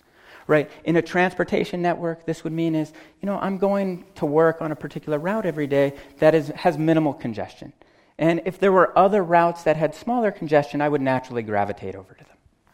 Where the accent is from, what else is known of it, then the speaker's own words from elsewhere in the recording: Colorado, United States; I'm from Colorado, so this is the Boulder Valley School District